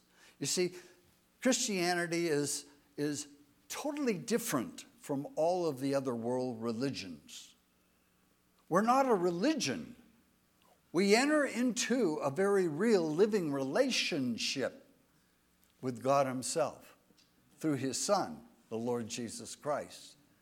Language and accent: English; Scotland, United Kingdom; They were Jewish, but I'm not a Jew. I'm a Scotsman